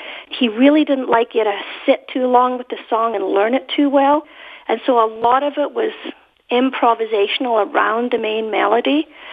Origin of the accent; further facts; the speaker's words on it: Scotland, United Kingdom; My favorite Bond, being Scottish, of course, is Sean Connery.